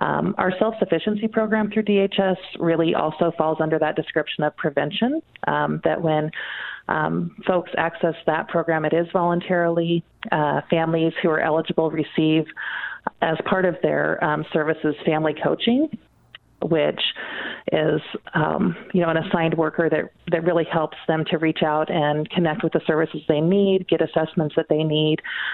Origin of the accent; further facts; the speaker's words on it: Oregon, United States; but I've been here in Douglas County for about 5.5 years, which has been nice. This is my hometown, so it was nice to come back.